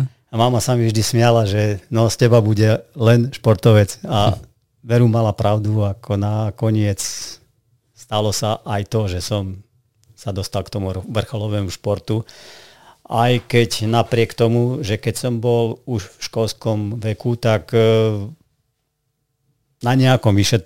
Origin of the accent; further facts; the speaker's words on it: Martin, Žilina Region, Slovakia; Ja som rodený Martinčan, áno.